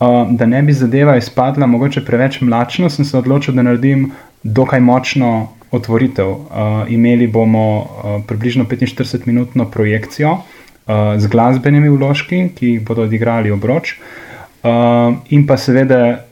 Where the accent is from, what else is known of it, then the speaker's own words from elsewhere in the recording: Ilirska Bistrica, Littoral–Inner Carniola, Slovenia; in tako je, da smo vsi iz Bistrce.